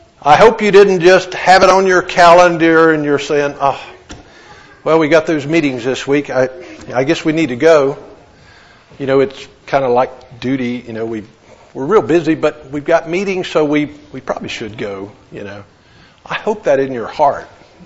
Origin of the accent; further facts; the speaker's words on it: North Carolina, United States; I'm from North Carolina, okay?